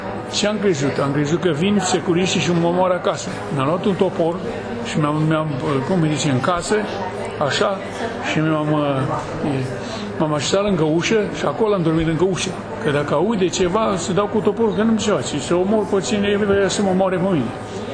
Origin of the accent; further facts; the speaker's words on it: Romania; noi nu suntem unguri, noi suntem români